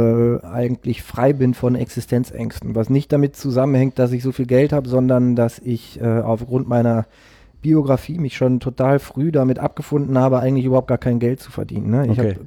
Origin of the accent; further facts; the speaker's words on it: Münster, North Rhine-Westphalia, Germany; in Münster-Westfalen geboren. Ja. Geboren und aufgewachsen.